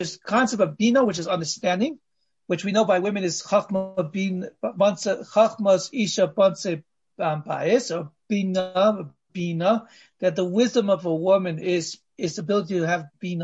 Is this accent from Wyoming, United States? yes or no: no; California, United States; I had the merit of going through a few earthquakes growing up in California.